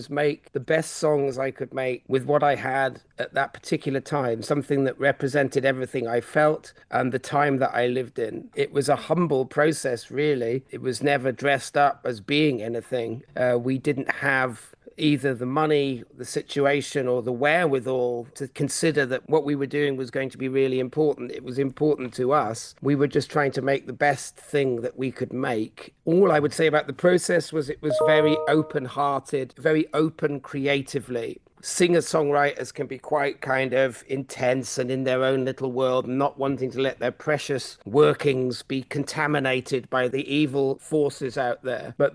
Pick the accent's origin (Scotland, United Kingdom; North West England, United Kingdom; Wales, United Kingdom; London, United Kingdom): North West England, United Kingdom; Manchester; I'm from Manchester, and when I play my hometown, that's a big thing. It's a no-nonsense town. It's gritty, it's real